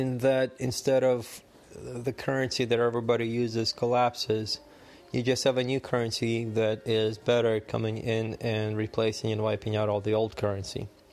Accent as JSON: {"language": "English", "country": "Ukraine", "said": "Now, unlike hyperinflation, where, like in Venezuela or Zimbabwe or even my home country of Ukraine and Soviet Union, people have one currency and that's all they have."}